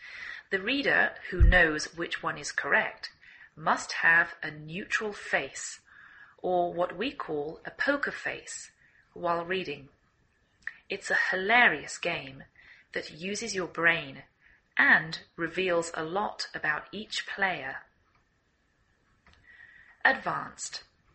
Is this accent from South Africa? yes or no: no; England, United Kingdom; now in United States